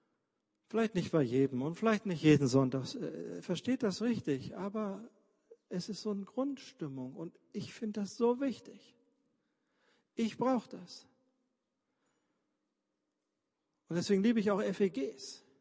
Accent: Berlin, Germany; Ich komme zwar aus Berlin, aber ich liebe das Dorfleben. Und ich liebe es, in unserem Siegerländer Dorf, wo meine Frau herkommt, dass man sich grüßt.

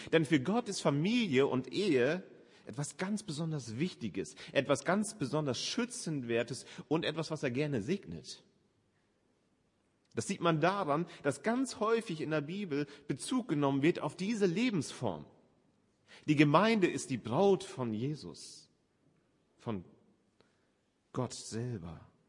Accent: Northern Germany, Germany; Die Leuchttürme sind ja faszinierende Gebäude, sage ich als Norddeutscher sowieso.

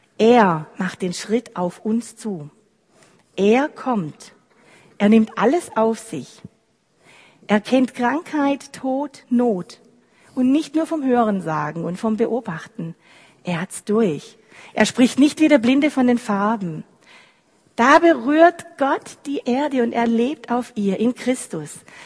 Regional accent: Swabia, Germany; ich bin ja Schwäbin.

